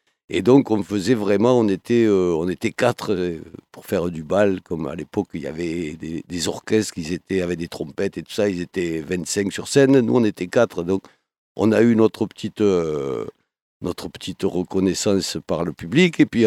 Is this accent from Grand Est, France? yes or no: no; Béziers, Occitanie, France; moi je suis de Béziers à la base.